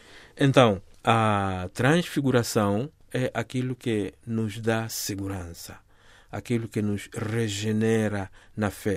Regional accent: Mozambique; serve para mim como moçambicano

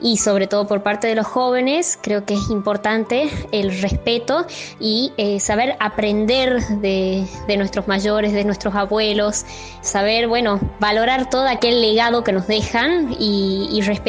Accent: Tucumán, Argentina; soy de Tucumán, Argentina.

